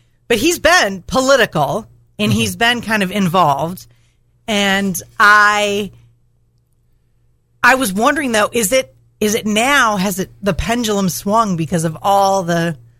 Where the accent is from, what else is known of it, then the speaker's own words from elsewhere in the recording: Minnesota, United States; My home state, bruh.